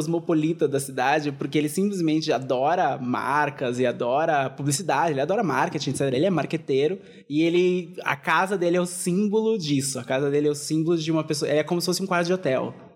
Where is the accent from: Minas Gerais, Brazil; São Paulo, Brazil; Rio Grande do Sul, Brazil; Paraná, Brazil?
São Paulo, Brazil; Santos; mesmo eu que morei em Santos a minha vida inteira, Santos não é exatamente uma cidade super pequena como Pão ou como Tatuí